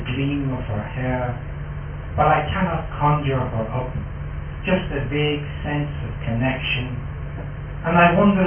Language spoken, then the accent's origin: English; Dundalk, Leinster, Ireland; And it's set in my hometown of Dundalk, and some of the street names I mentioned are the street names of Dundalk.